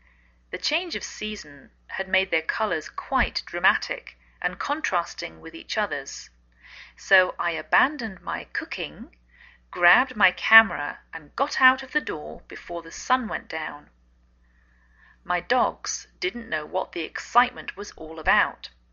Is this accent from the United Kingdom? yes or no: yes; England, United Kingdom; now in United States